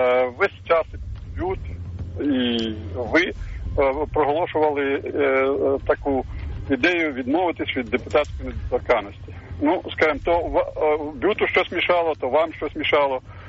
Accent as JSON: {"language": "Ukrainian", "region": "Kyiv Oblast", "country": "Ukraine", "said": "Я з Київської області."}